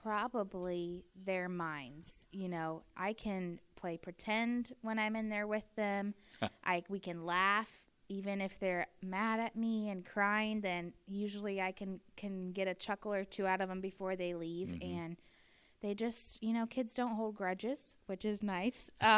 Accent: Peoria, United States; I'm from Peoria. I live in Peoria.

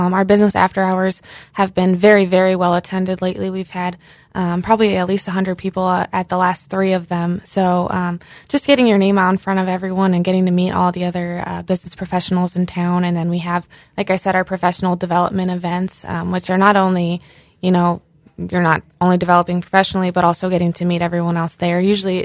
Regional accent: Bolingbrook, Illinois, United States; Yeah, so I'm from Bolingbrook, Illinois, suburb of Chicago. I grew up there, and then I went to Monmouth College, and then I moved back to Chicago for a little bit after I graduated

